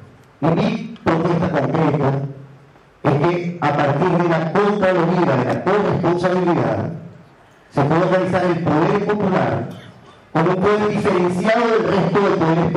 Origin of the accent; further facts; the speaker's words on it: Caracas, Capital District, Venezuela; Quiero empezar diciendo que soy un malandro caraqueño. Caribe caraqueño.